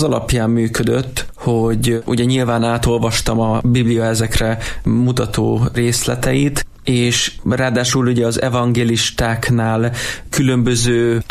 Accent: Eger, Heves, Hungary; ugye egriként tudtam, hogy a bazilikának felújítása már akkor elkezdődött

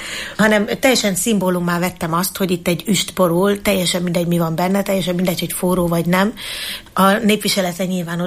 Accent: Eger, Heves, Hungary; egri nőként itt nőttem fel

